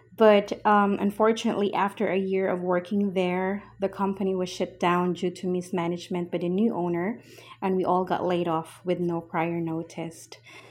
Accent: Butuan, Caraga, Philippines; I am from Butuan City, Philippines

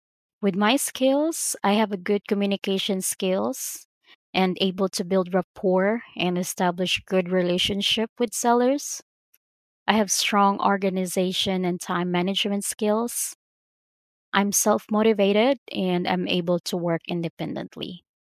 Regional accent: Cebu, Central Visayas, Philippines; I'm from Cebu, Philippines.

